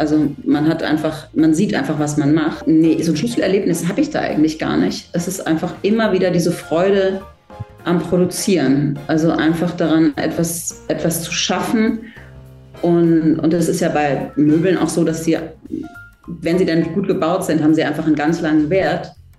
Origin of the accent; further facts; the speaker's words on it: Cologne, North Rhine-Westphalia, Germany; Ich habe ja die Ausbildung in Köln gemacht. Also ich komme eigentlich aus Köln und habe die in Köln gemacht.